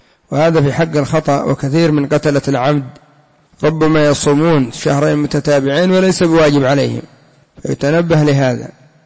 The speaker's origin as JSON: {"language": "Arabic", "country": "Yemen", "said": "مثلا عندنا في اليمن مفروضة 7 مليون ريال يمني"}